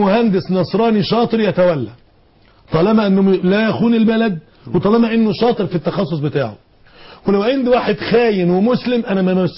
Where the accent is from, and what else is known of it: Egypt